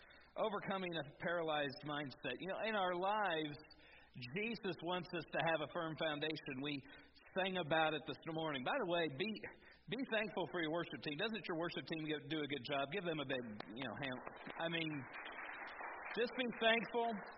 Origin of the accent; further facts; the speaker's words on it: Atwood, Illinois, United States; I'm from Atwood, Illinois, which is just up by Tuscola, or Arthur.